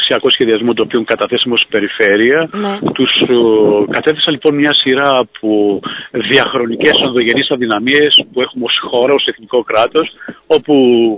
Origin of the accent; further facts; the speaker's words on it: Greece; Απλώς να μας προβληματίσει ως Έλληνες.